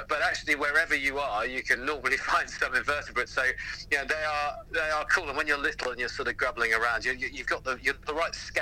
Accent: South West England, United Kingdom; So I grew up in South Devon.

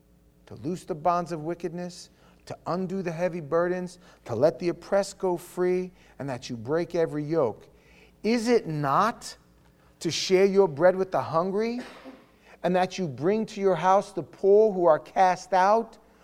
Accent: New York, United States; like I grew up in New York, Spanish-speaking people.

